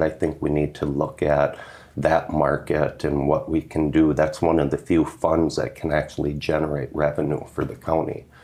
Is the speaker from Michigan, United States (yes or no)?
no; Deer River, Minnesota, United States; I'm from Deer River. I'm born and raised in the county.